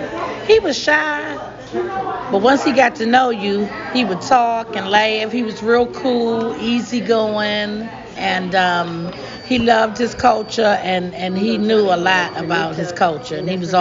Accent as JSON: {"language": "English", "town": "Washington", "region": "District of Columbia", "country": "United States", "said": "I'm from Washington, D.C."}